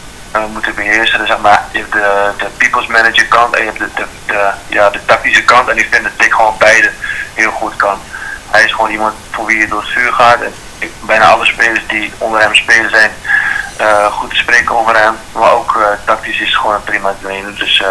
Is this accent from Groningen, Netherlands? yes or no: yes; Groningen, Netherlands; Als je als echte Groninger na 9 à 10 jaar in jeugdopleiding dat je debuut mag maken voor de club waar je supporter van bent.